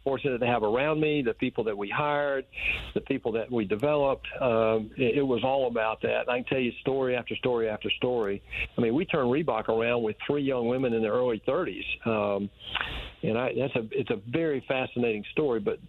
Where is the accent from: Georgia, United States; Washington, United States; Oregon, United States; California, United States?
Georgia, United States; Macon; I was born in Macon. My mom and dad were school teachers in Houston County, and they lived in Warner Robins. We had a big family there. My dad's family was in Bon Air, and I grew up working on their farms and so forth